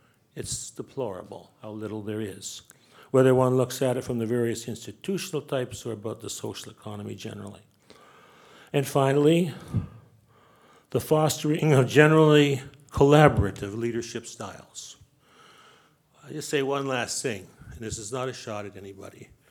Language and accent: English; British Columbia, Canada; I do come from Anglophone North America, and maybe particularly because I come from British Columbia